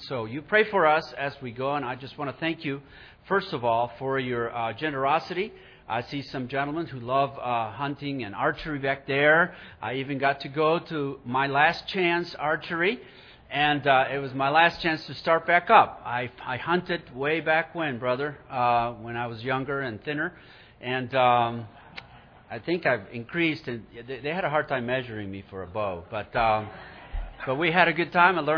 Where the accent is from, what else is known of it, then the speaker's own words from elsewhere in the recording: Huancayo, Junín, Peru; because I am from Huancayo, the city that her father was from in Peru.